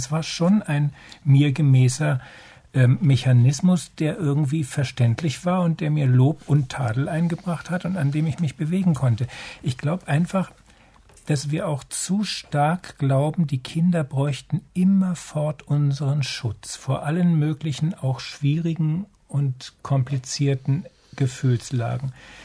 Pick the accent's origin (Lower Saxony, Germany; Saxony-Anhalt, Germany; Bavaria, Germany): Saxony-Anhalt, Germany; Nein, das ist bei uns in Sachsen-Anhalt wirklich noch nicht vorgekommen.